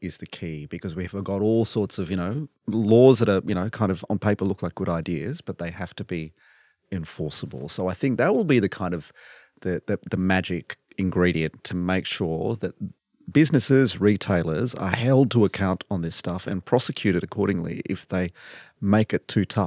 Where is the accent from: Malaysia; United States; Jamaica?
Malaysia; I grew up in Malaysia.